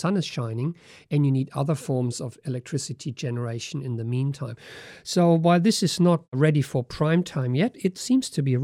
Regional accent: Germany; my home country, Germany

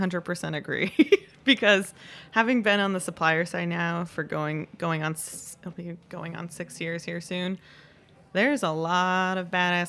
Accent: West Coast, United States; I'm originally from the West Coast, so I have a better excuse.

